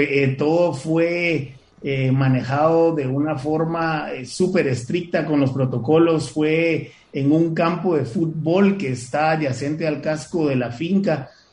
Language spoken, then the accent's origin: Spanish; Guatemala; La marimba es nuestra, qué mejor que la marimba para unirnos como guatemaltecos, para demostrar ese amor por nuestro país.